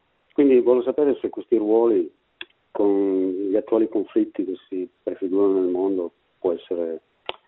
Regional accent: Murisengo, Piedmont, Italy; sono originario del Monferrato, di Murisengo. Mio padre è un agricoltore, mia madre è una cameriera. Comunque sono cresciuto con questi valori in campagna. Mi sono sempre identificato sul cristianesimo mitteleuropeo

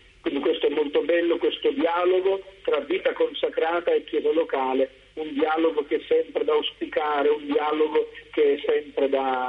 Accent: Martano, Apulia, Italy; io sono stato cresciuto dalle Figlie della Carità, nel mio paese, un paese di 12.000 abitanti, Martano

